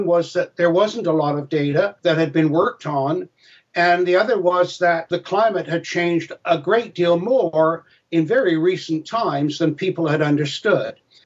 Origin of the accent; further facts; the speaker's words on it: England, United Kingdom; But I was born in England.